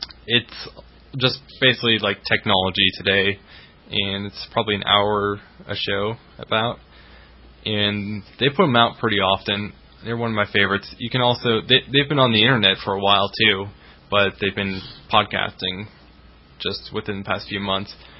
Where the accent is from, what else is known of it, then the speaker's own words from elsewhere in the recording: Ohio, United States; they're from Cleveland, so I have sort of a bond with them because I'm also from Ohio.